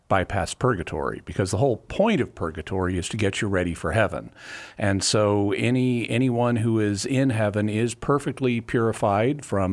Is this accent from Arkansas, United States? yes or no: yes; Arkansas, United States; I grew up in the Boston Mountains, which are the highest part of the Ozark Mountains in northwest Arkansas.